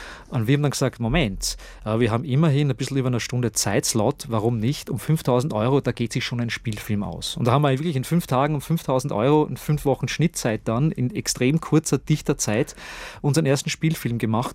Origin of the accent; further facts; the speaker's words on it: Austria; In Sippenhaftung komme ich jetzt als Österreicher.